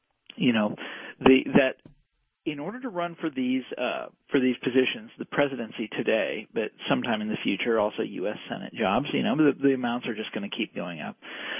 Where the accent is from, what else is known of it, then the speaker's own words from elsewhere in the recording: Kansas, United States; let's talk about Kansas, my home state. I'm from the suburbs of Kansas City.